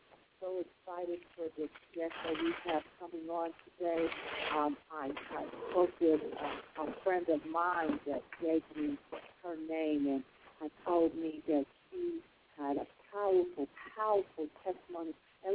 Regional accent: Chicago, Illinois, United States; Well, my husband's from Kansas City, but I'm originally from Chicago

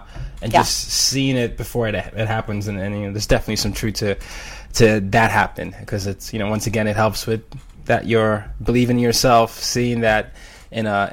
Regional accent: Nigeria; I call myself … You know, I'm Nigerian.

